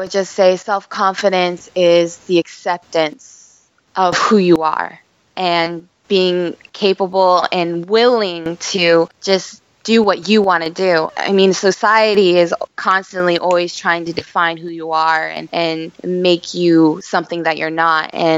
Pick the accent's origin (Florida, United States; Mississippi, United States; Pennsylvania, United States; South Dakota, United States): South Dakota, United States; Sturgis; I'm originally from the Midwest, Sturgis, South Dakota, from a very, very small town.